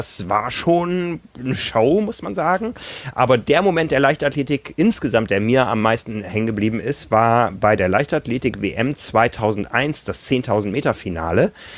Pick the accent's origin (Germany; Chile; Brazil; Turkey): Germany; da hatten wir Tickets gekauft als Deutsche übers deutsche Reisebüro, wie das immer läuft, und waren dann quasi in der deutschen Fankurve.